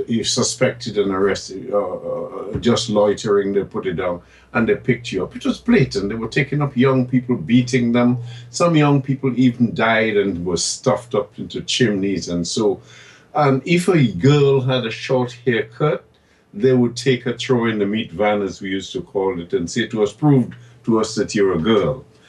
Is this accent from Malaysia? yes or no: no; London, United Kingdom; Where are you from? He said. I said, London.